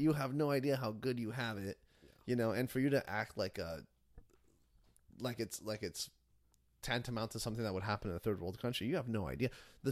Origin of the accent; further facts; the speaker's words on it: Mexico; English is a second language; I come from Mexico. I guess there is freedom of speech there to an extent